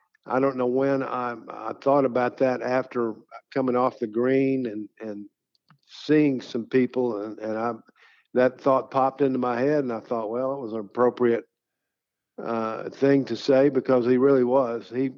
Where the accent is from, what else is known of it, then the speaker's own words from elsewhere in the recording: Texas, United States; I'm Southern. I'm from Texas.